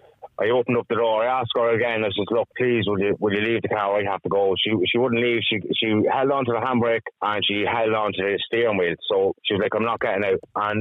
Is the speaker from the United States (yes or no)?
no; Navan, Leinster, Ireland; I'm from Navan.